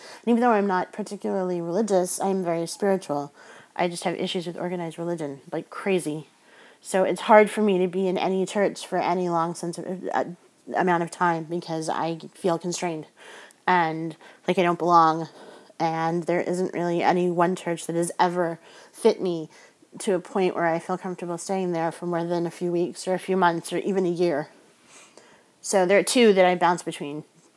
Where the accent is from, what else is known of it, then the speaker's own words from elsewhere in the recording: California, United States; also born or lived in New Jersey / Colorado / South Dakota; I grew up everywhere. I was born in New Jersey. I lived in Colorado for a while. I lived in California for the bulk of my teen years. And then I moved to South Dakota when I got married.